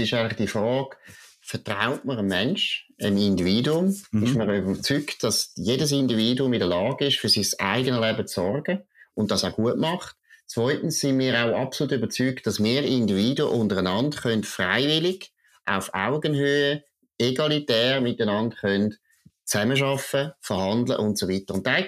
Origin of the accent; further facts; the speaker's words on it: Switzerland; Du bist kein Schweizer, wenn du das Rütli nicht kennst und nicht verstehst, warum das eine wichtige Wiese ist für uns.